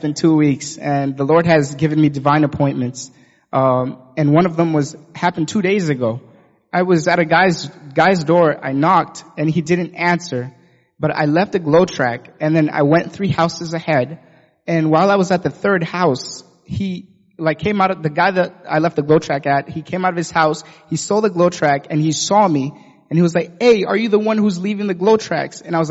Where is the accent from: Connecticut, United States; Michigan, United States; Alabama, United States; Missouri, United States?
Michigan, United States; Grand Rapids; I'm from Grand Rapids.